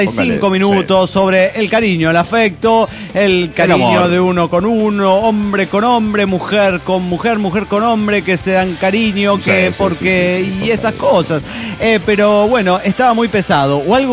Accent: Venezuela; moved away; yo salí de Venezuela antes que Chávez empezara a gobernar, pero dejé atrás familia y amigos

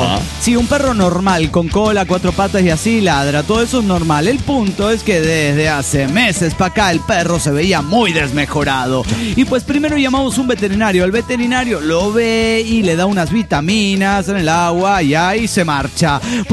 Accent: Morelia, Michoacán, Mexico; de Morelia.

